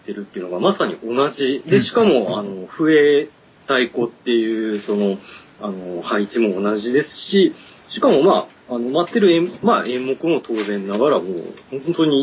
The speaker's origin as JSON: {"language": "Japanese", "town": "Kishiwada", "region": "Osaka", "country": "Japan", "tie": "born or raised there", "said": "岸和田生まれ、岸和田育ちというふうに話をしてましたが、"}